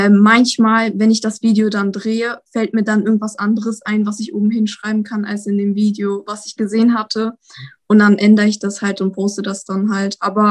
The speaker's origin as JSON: {"language": "German", "region": "Lower Saxony", "country": "Germany", "said": "Ich komme aus Niedersachsen, aus der Nähe von Hamburg."}